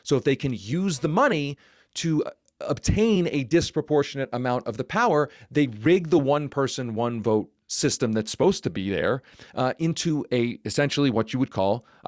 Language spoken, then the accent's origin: English; Pennsylvania, United States; Look, I grew up in Pennsylvania. I grew up being in the hot seat, too.